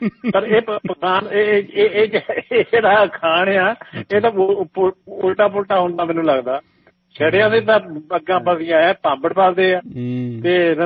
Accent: Punjab, India; ਮੈਂ ਕੱਲ ਹੀ ਆਪਣੇ ਪਿੰਡ ਫੋਨ ਕੀਤਾ ਸੀ ਸਾਡੇ ਪਿੰਡ ਜਿਹੜਾ ਕੌਂਸਟੀਚੁਐਂਸੀ ਉਹ ਪੈਂਦੀ ਆ ਆਨੰਦਪੁਰ ਸਾਹਿਬ

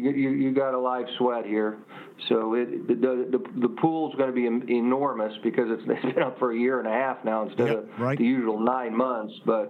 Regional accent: Las Vegas, Nevada, United States; I mean, I grew up in Las Vegas.

